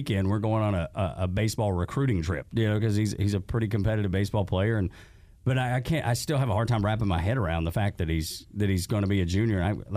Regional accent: Dalton, Georgia, United States; So I grew up in Dalton. So we would, you know, we didn't grow up terribly far apart.

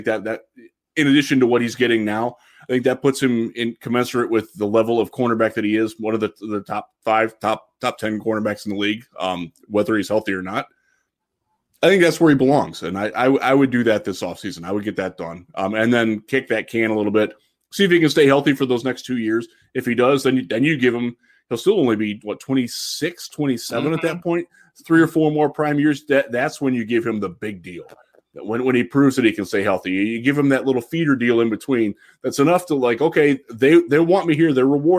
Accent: Vermilion, Ohio, United States; You know, I grew up playing – so I'm from Vermilion High School, class 1990.

